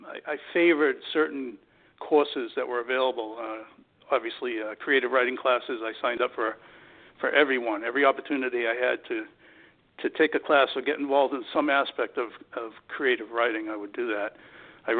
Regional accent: Massachusetts, United States; I live in the Boston area in a little suburban town about 30 minutes north of the city. I grew up in Massachusetts entirely.

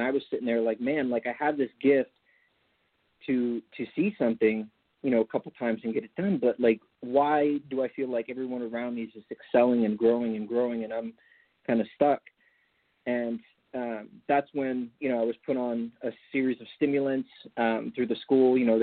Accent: California, United States; So I grew up in the Napa Valley.

